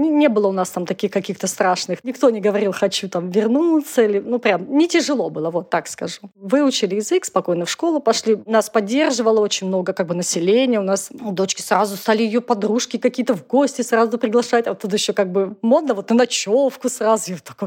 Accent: Vladivostok, Far East, Russia; born there; moved away as an adult; also born or lived in Sakhalin; я родилась на Дальнем Востоке, я жила в Владивостоке, потом мы переехали по работе тоже на Сахалин, жила на Сахалине.

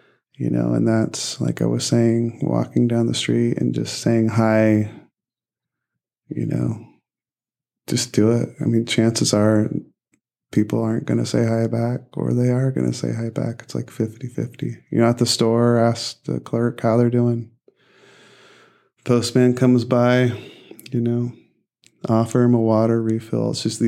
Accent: Portland, United States; from Portland signing off.

